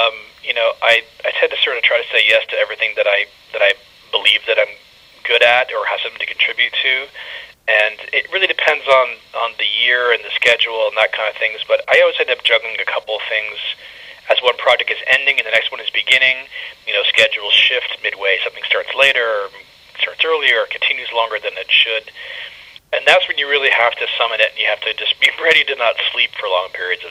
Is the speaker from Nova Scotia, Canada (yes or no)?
no; Toronto, Ontario, Canada; it means so much to me to win back to Toronto, which is my hometown.